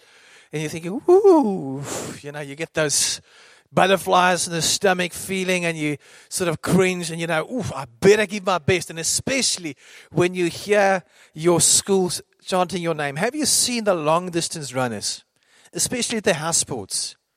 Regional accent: Randburg, Gauteng, South Africa; I grew up in Randburg, so I was in Fontainebleau Law School and Hoërskool Randburg to begin with.

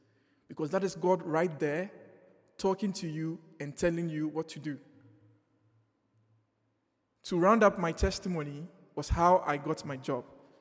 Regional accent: Ghana; I am a very patriotic Ghanaian and an African at large. I believe I could make it in my home country.

